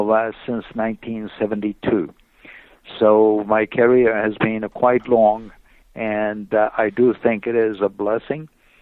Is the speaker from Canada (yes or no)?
no; Japan; English is a second language; moved away as an adult; now in United States; but I am originally from Japan. And I have gone through medical school in Japan